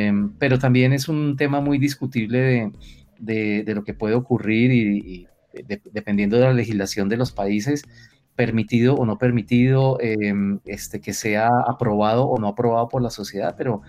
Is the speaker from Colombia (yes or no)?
yes; Colombia; nosotros como colombianos lo vivimos hace muchos años